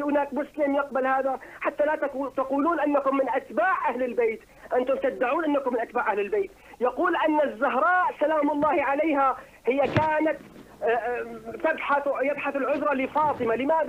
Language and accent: Arabic; Damascus Governorate, Syria; وأنا من أبناء سوريا من أبناء حي الأمين أقيم في نفس المنطقة.